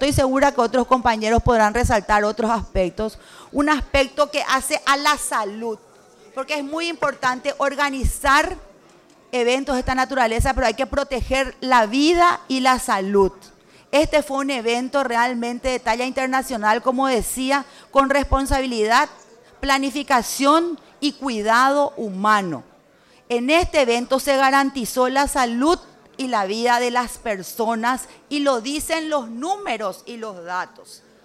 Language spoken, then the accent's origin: Spanish; Paraguay; Por eso es que como paraguayos coincidimos todos en que estamos contentos.